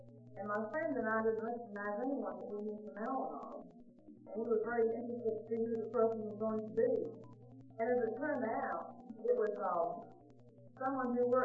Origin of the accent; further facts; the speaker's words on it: Florida, United States; from Florida.